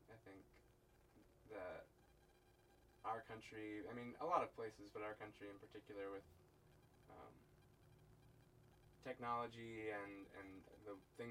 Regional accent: Woodstock, Georgia, United States; I came from Woodstock, Georgia. Grew up there. That's a really cool town. They have expanded quite a bit. My parents moved there probably in 87

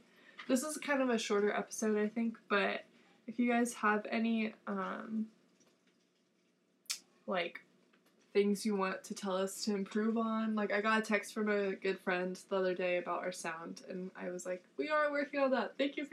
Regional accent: California, United States; now in Tucson, United States; And, like, always, I'm from California, so, like, coming back from California or, like, leaving Tucson, like, they're always, it's a weird transition for me.

